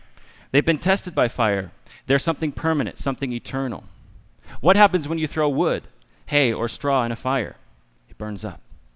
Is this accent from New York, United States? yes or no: no; California, United States; now in Austria; I was amazed when I moved to Austria. I'm from California.